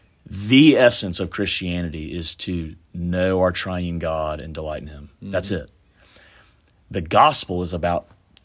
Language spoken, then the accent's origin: English; Alabama, United States; that's terrible grammar, but I'm from Alabama, you can forgive me